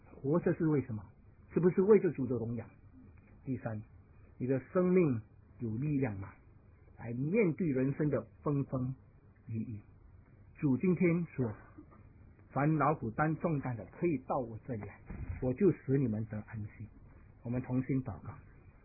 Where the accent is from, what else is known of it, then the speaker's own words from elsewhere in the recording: China; 我们中国人做东西不能够进去的，敲进去的，管它，不会说拿出来再磨一下，没有。